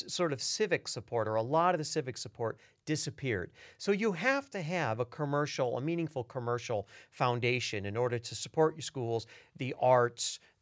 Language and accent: English; Kalamazoo, Michigan, United States; When I grew up in Kalamazoo, they made the best guitars and, you know, the best car, you know, chassis and transmissions and fishing rods.